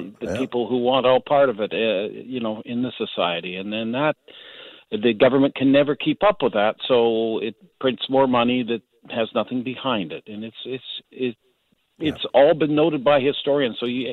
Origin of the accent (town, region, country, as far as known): Canada